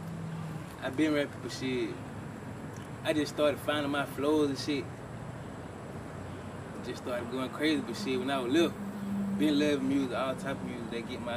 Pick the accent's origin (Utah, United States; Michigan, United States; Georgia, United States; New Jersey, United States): Georgia, United States; Auburn; See, you know, I'm from Auburn, Georgia. Shit, Southside, you know, I'll show you.